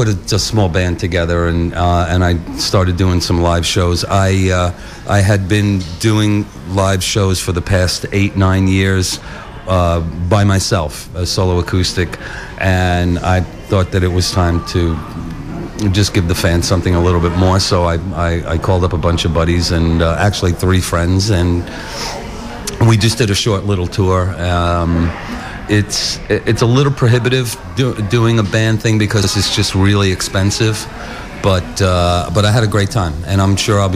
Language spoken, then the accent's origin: English; Staten Island, New York, United States; and I grew up in Staten Island, which is very close to New Jersey.